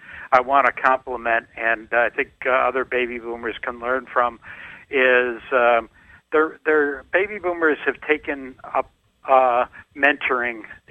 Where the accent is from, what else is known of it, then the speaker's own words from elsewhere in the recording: Chicago, Illinois, United States; As I told you in past conversations, I'm from the Chicago area